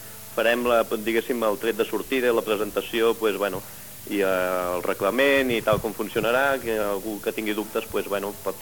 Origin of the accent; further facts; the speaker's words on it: Caldes de Montbui, Catalonia, Spain; el meu DNI posa que sóc de Caldes de Montbui. La nacionalitat després queda bastant clara, no?